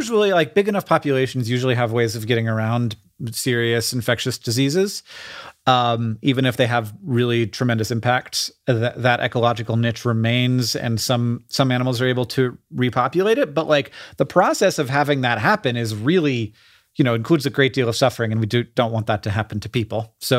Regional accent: Florida, United States; And before the internet was a thing, we counted, and that was our rule and growing up in Florida, is 1 second is 1 mile.

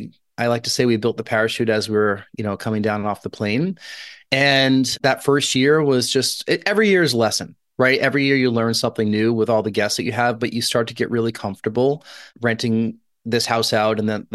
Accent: United States; Like the suburb that I grew up outside New York City, I couldn't imagine houses on that street being short-term rented

